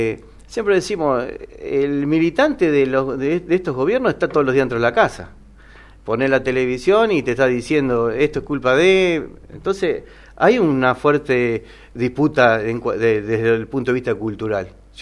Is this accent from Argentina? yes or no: yes; Argentina; aquellos productos que podemos producir nosotros como argentinos